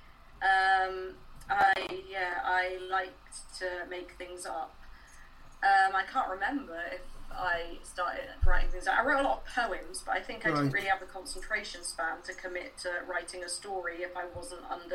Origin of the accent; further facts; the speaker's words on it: Bristol, South West England, United Kingdom; I grew up in Bristol.